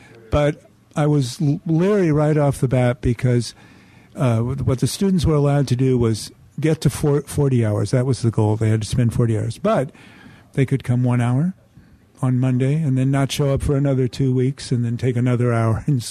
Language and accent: English; California, United States; I moved back to California, where I was born and raised, and was offered a job teaching English to migrant Mexican farm workers